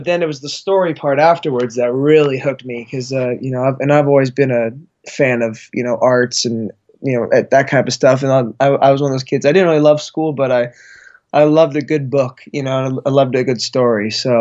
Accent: Snoqualmie, Washington, United States; Yeah, no, I'm actually born and raised here, in Snoqualmie, Washington, right about 30 minutes east of Seattle. Yeah, pretty much born and raised out here.

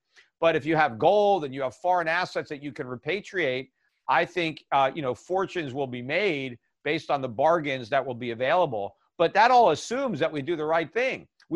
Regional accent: United States; It makes me sad as an American to see, you know, what we've done to our country

